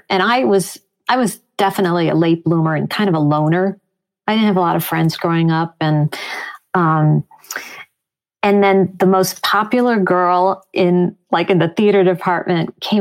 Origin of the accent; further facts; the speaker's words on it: Chicago, Illinois, United States; also born or lived in Long Island / Riverdale; And you know, you mentioned me growing up in Chicago. My dad was a journalist, wonderful journalist, and he was actually transferred to New York for 5 years. So we lived in Long Island and Huntington, Long Island, and Riverdale for a total of 5 years.